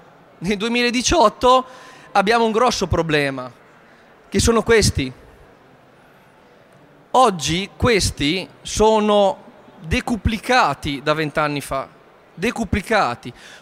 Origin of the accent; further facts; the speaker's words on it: Modena, Emilia-Romagna, Italy; io sono di Modena e quindi Ducati e Ferrari per me è il pane quotidiano.